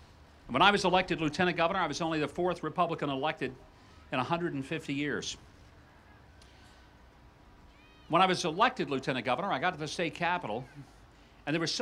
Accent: Hope, Arkansas, United States; born there; I was born in Hope, Arkansas, the same town Bill Clinton was born in.

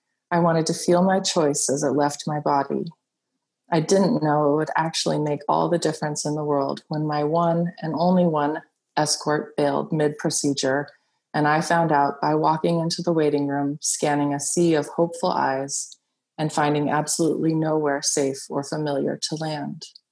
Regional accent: Chico, California, United States; Growing up in Chico, and especially as a teenager, I wanted to go to San Francisco as much as possible.

